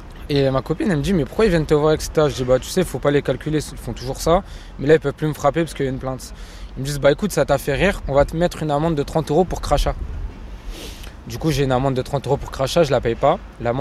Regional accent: France; c'est notre pays, on a grandi en France, on aime la France, on veut rester en France

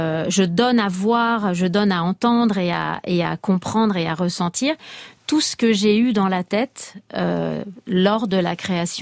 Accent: Paris, Île-de-France, France; en Corse et aussi en Normandie et aussi à Paris. J'ai pas grandi en Corse, j'ai grandi à Paris avec beaucoup de séjours en Corse.

